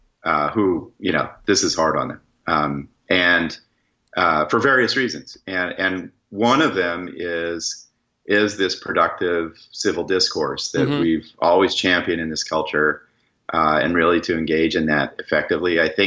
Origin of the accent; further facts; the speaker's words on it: Laurel Canyon, California, United States; My mom got her PhD at UCLA, and we lived in Laurel Canyon. You may know Laurel Canyon.